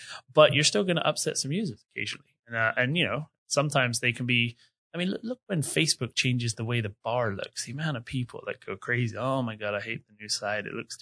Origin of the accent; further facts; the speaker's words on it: London, United Kingdom; Like, you know, I come from London.